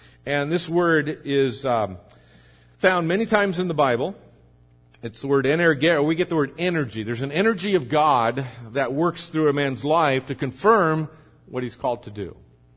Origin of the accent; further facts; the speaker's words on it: Hacienda Heights, California, United States; I grew up right in Hacienda Heights. When I got saved, I needed to get out of that area.